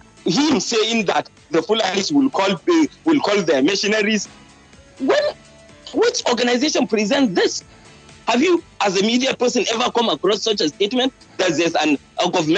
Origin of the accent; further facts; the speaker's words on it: Bauchi, Nigeria; No, because I'm from Bauchi. I worked in Bauchi.